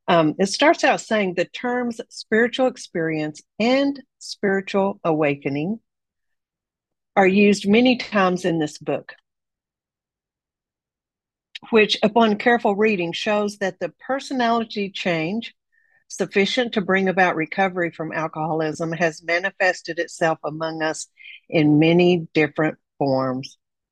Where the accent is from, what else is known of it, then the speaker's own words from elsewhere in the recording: Amarillo, Texas, United States; now in Bay Area, United States; I'm from the Bay Area of California, originally from Amarillo, Texas.